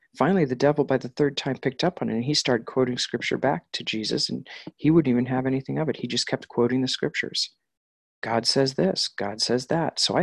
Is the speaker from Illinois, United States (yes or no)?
no; New York, United States; I grew up on Long Island and I used to say the F-bomb as an adjective, verb and noun.